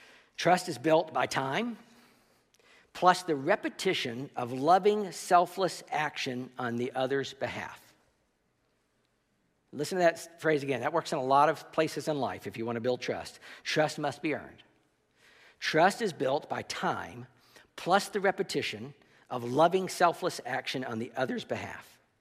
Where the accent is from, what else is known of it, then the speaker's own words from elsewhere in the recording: the South, United States; I grew up in the South